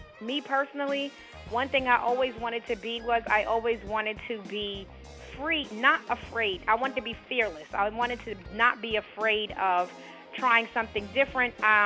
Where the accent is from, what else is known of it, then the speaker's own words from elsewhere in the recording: New York City, New York, United States; I was born in Jamaica, Queens, and raised in Jamaica, Queens, New York. And I moved to Harlem about 17 years ago, so I'm now a Harlemite.